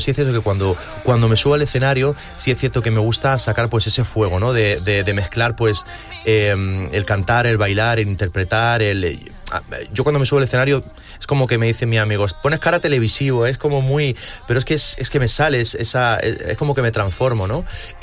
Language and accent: Spanish; Motril, Andalusia, Spain; Sí, yo soy de Motril, granaíno.